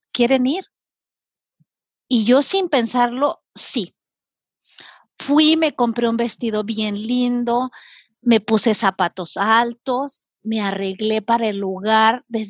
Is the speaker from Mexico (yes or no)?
yes; Mexico; yo hablo inglés como mexicana, porque pues soy mexicana, lo aprendí de adulta